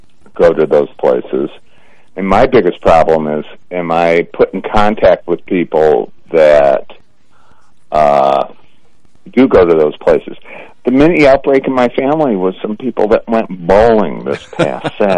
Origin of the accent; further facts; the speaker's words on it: South Bend, Indiana, United States; Growing up in South Bend, I went to a multicultural school, you know, Catholics, Protestants, blacks, Jews.